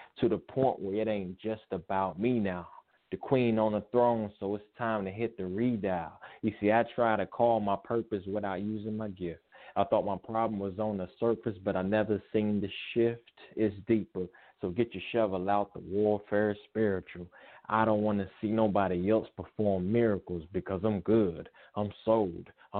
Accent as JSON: {"language": "English", "region": "North Carolina", "country": "United States", "said": "No, ma'am, not that one. I'm another one from North Carolina."}